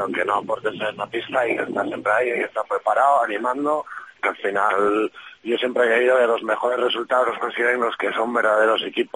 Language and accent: Spanish; La Rioja, Spain; yo soy de La Rioja, pues un poco por lo del vino